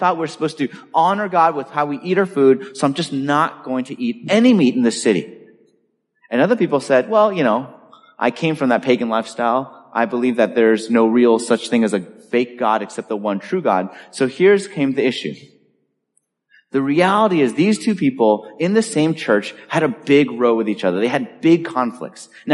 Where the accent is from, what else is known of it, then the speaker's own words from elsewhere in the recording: California, United States; I grew up in California.